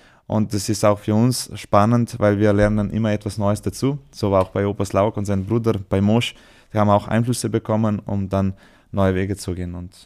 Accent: Slovenia; Aber weil wir aus Slowenien kommen und auch unsere Musik spielen wir da im Slowenien, mein Heimatland.

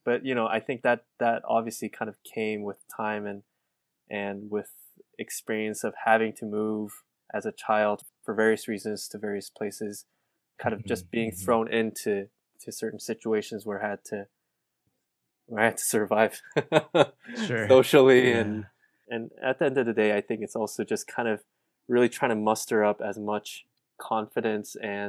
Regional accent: Saudi Arabia; English is a second language; growing up in Saudi, unfortunately, I didn't get to learn Arabic as a kid growing up. I was more in a kind of a international community.

